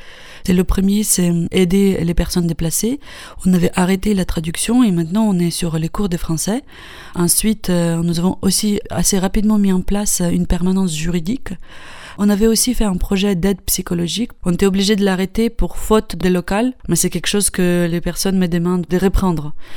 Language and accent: French; Horodok, Khmelnytskyi Oblast, Ukraine; now in France; J'ai grandi en Ukraine, dans une petite ville qui se trouve plus vers l'ouest du pays, qui s'appelle Horodok, dans la région de Khmelnytsky. Cela fait 13 ans que je suis en France. Je suis arrivée en Bretagne en septembre 2010.